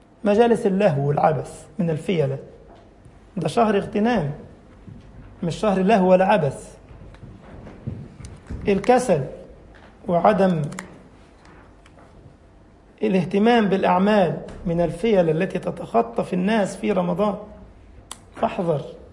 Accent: Egypt; عندنا في مصر منطقة كاملة اسمها الإمام الليثي

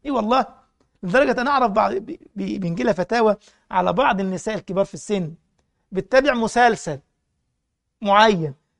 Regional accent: Egypt; كان عندنا في مصر حاجه اسمها الاهلي والزمالك، ما زالوا يعني

